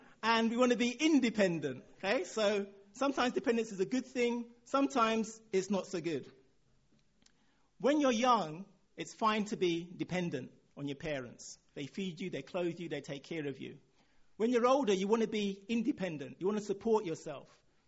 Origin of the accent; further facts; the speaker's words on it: Nigeria; accent: Nigerian; as you've guessed from my accent, my background is Nigerian.